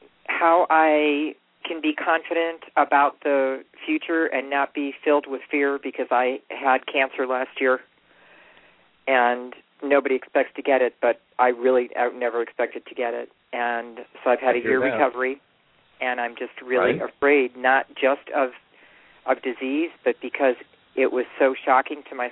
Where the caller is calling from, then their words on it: San Diego, California, United States; San Diego.